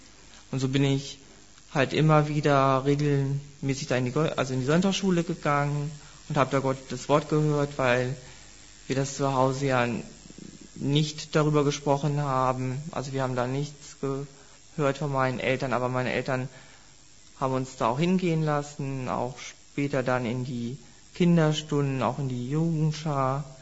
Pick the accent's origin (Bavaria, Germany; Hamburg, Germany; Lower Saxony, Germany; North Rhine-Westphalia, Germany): Lower Saxony, Germany; Einbeck; born there; Ich bin gebürtig aus Einbeck. Da bin ich in die Baptistengemeinde gekommen mit 4 Jahren.